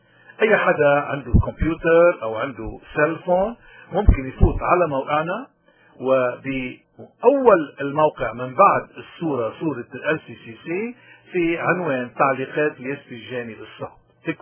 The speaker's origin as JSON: {"language": "Arabic", "country": "Lebanon", "said": "نحن كشعب لبناني نحن مع ثقافة الحياة مش مع ثقافة الموت"}